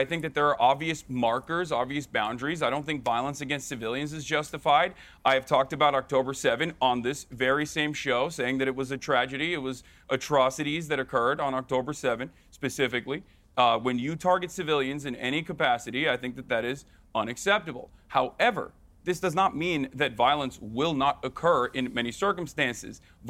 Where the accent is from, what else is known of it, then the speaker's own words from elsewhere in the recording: United States; and I'm an American, and in 1776